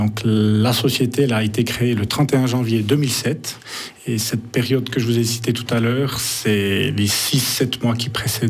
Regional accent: Switzerland; born there; Moi, je suis fils d'immigré, mais je suis né en Suisse. J'ai fait toutes mes études en Suisse.

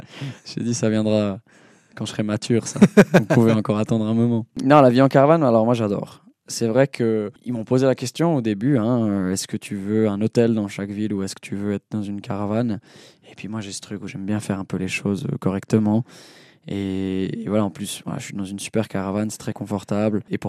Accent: Switzerland; c'est ce qui me définit aussi en tant que Suisse. Je me suis jamais senti complètement éloigné des Tessinois ou des Suisses allemands

